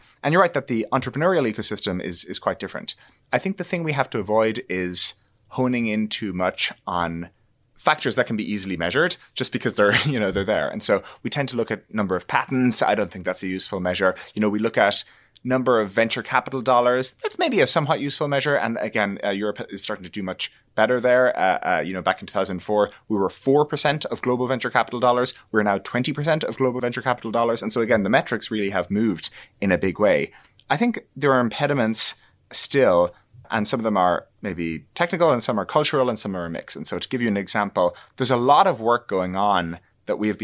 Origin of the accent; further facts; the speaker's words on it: Ireland; I grew up in Ireland. And not only did I grow up in Ireland, I grew up in Ireland during the 1990s.